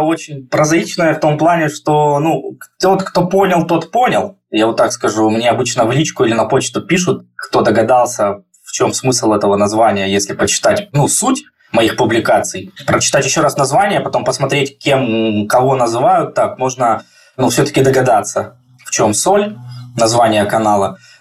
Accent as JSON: {"language": "Russian", "town": "Krasnodar", "region": "Krasnodar Krai", "country": "Russia", "said": "грин-карта позволяла полгода жить в США, полгода жить в России. А сами мы из Краснодара."}